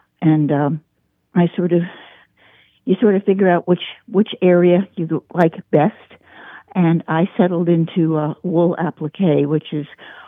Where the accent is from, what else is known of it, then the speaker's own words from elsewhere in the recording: New York City, New York, United States; also born or lived in Fort Lauderdale, United States; now in Eddyville, United States; I live here in Eddyville, Kentucky. I'm originally from New York City, but I took the long route through Fort Lauderdale, Florida for many, many years, where I met my husband